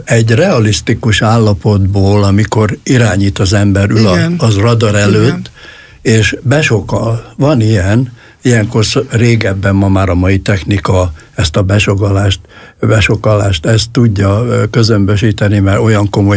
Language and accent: Hungarian; Zala, Hungary; Igen, én falu helyen nevelkedtem, mert bennünket kiraktak annak idején az illetékesek. Hortobágyon már nem volt hely, úgyhogy Göcsejbe, egy kis zsákfaluba, erdő szélére